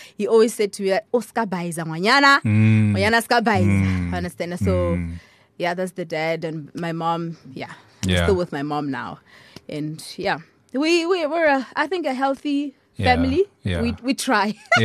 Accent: Malibitsa, Limpopo, South Africa; So in a village called Malibitsa.

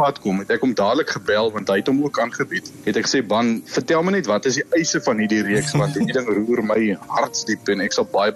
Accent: Bloemfontein, Free State, South Africa; born there; Ek is gebore in Bloem, nee. So daar waar jy uitsaai, daar lê my wortels.

